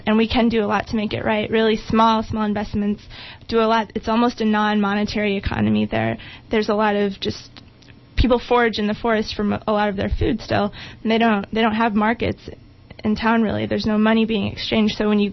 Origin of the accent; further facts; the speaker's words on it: Chicago, Illinois, United States; I grew up in Chicago, and I never, you know, went camping or anything when I was a kid